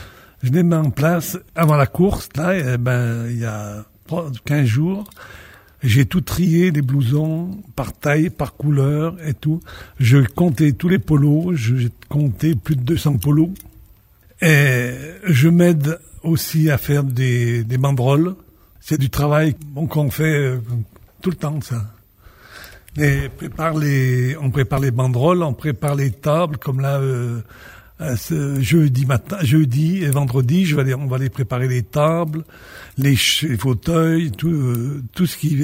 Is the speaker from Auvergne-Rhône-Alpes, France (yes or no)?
yes; Pont-de-Beauvoisin, Auvergne-Rhône-Alpes, France; moi je suis de Pont-de-Beauvoisin